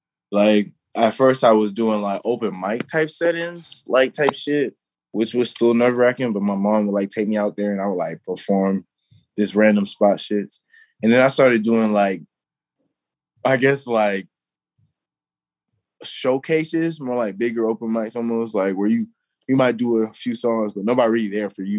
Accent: Atlanta, Georgia, United States; also born or lived in Florida; I was born in Florida, and I grew up in like more like metro Atlanta, like the surrounding area. Close enough I could get on the train.

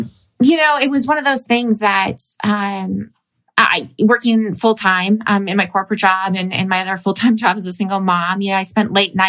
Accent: Midwest, United States; I like beer being growing up in the Midwest

